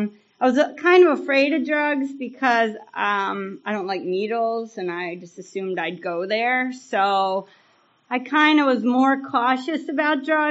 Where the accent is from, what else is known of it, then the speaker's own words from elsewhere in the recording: Baltimore, Maryland, United States; born there; So I was born in Baltimore, right on the edge of the city, and I don't remember my first drink because I was a toddler.